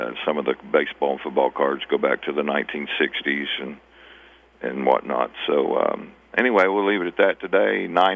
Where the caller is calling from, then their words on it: Pawhuska, Oklahoma, United States; I'm calling from Pawhuska.